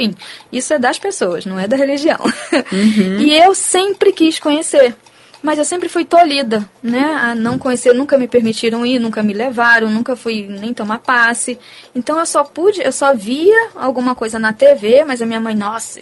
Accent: Ceará, Brazil; Eu sou cearense, né, lá não é muito bem visto antigamente

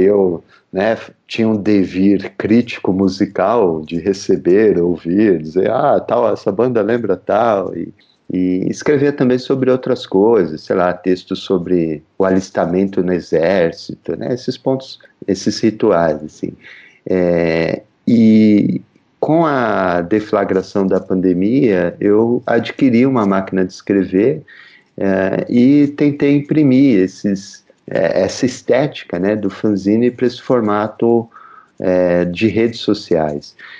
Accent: São Paulo, Brazil; Eu sou da Zona Leste de São Paulo, né

